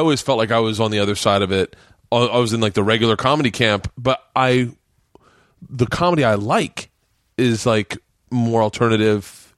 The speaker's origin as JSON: {"language": "English", "town": "Tampa", "region": "Florida", "country": "United States"}